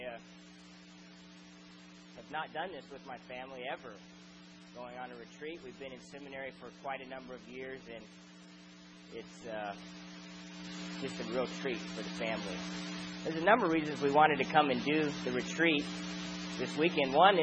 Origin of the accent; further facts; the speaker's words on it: Illinois, United States; So I'm from Central Illinois, and I'm a Cardinal fan.